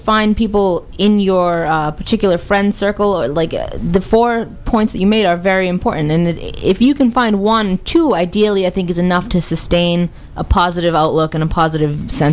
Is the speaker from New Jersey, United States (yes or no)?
no; Somerville, Massachusetts, United States; I grew up, born and raised in Somerville, Massachusetts.